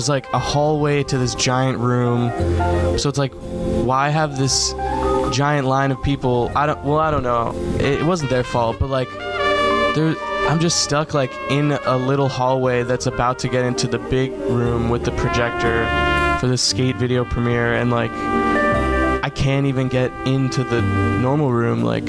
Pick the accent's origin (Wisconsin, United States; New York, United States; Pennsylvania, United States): Pennsylvania, United States; Pittsburgh; born there; I'm actually, I was born in Pittsburgh. Shout out to Pittsburgh, Pennsylvania, home of the Pirates.